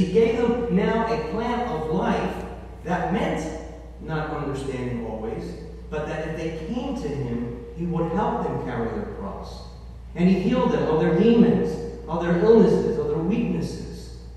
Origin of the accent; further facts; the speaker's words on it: Philadelphia, Pennsylvania, United States; I know growing up in Philadelphia with these huge libraries, and I was a third grader